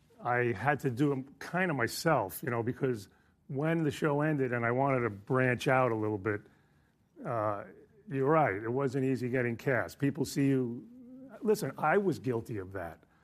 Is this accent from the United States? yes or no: yes; New York, United States; I married into that family. I'm Italian. I grew up in New York.